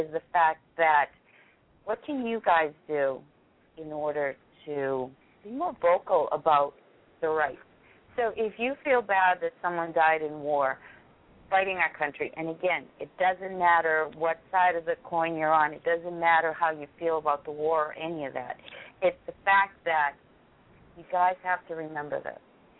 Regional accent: United States; that's what makes me proud about being an American, being in this country.

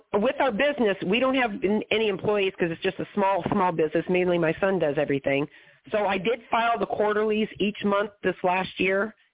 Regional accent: Nebraska, United States; We are from Nebraska. Do we need to pay state taxes in Nebraska?

